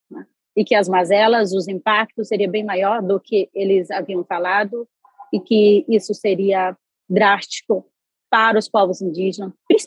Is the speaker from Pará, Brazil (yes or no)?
yes; Altamira, Pará, Brazil; sou da região do Médio Xingu, em Altamira, no estado do Pará, mais conhecida a região onde foi construída a hidrelétrica de Belo Monte.